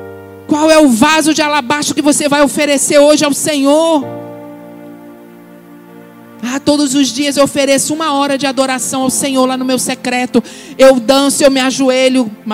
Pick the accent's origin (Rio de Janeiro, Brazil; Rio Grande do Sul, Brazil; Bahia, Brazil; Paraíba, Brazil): Rio de Janeiro, Brazil; um dia eu estava muito bem confortável lá na minha terra, lá no Rio de Janeiro, na minha casa própria, lá no Rio de Janeiro, com a minha família.